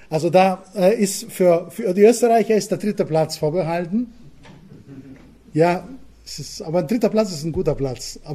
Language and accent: German; Crete, Greece; moved away as an adult; now in Germany; Nein, ich bin auf Kreta geboren und aufgewachsen. 19 Jahre habe ich dort verbracht, bis meine jetzige Frau kam. Und sie hat mich nach Bayern entführt.